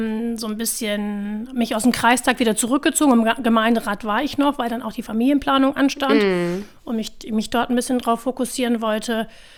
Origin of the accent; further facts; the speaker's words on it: Lower Saxony, Germany; ich komme aus dem Landkreis Oldenburg, in dem die Agrarbranche mit allen ihren vor- und nachgelagerten Bereichen ein ganz wichtiger Wirtschaftsfaktor ist.